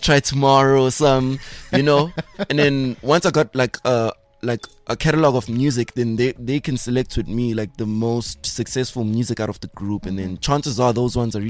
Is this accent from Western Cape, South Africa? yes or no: no; Soweto, Gauteng, South Africa; I'm from Soweto